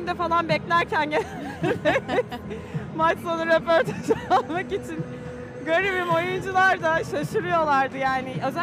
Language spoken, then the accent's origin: Turkish; İzmir, Turkey; Ya aslında şöyle, ben biliyorsun İzmirliyim. İzmir'de yaşadım, hep orada büyüdüm, orada okudum.